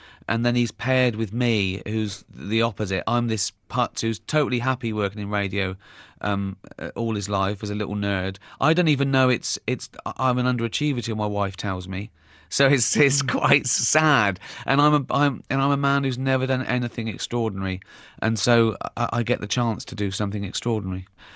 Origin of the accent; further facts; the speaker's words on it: United Kingdom; That's because we're British.